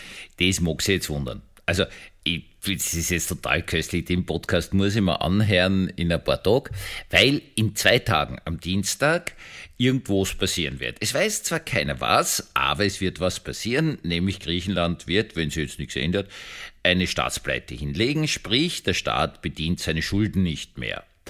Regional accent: Austria; Also das kann man als Österreicher sagen

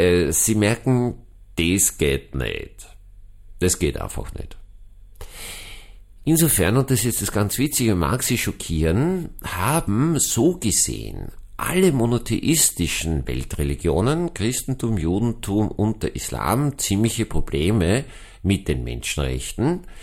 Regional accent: Austria; Das würde ich als Österreicher auch sagen, na, wir sind Österreicher

